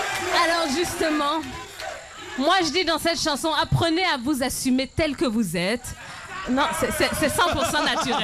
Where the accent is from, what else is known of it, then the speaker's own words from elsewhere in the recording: France; now in Abidjan, Côte d'Ivoire; J'ai grandi en France